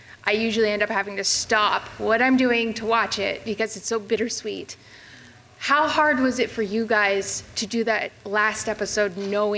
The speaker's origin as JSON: {"language": "English", "region": "Arizona", "country": "United States", "said": "I'm from Arizona, actually."}